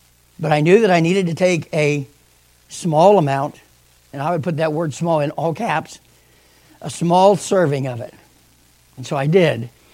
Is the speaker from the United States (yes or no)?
yes; West Virginia, United States; Listen, the only thing, I'm from West Virginia, okay?